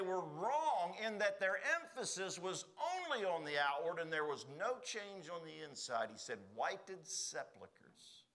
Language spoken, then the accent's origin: English; Pennsylvania, United States; I said, I've heard of it. I grew up in Pennsylvania.